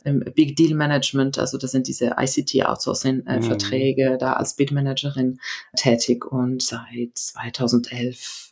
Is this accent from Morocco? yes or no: yes; Morocco; moved away as an adult; now in Germany; Ich bin in Marokko geboren, aufgewachsen, habe in Spanien, Deutschland und China studiert und gearbeitet in allen 3 Ländern und ja, jetzt seit 2011 wieder in Deutschland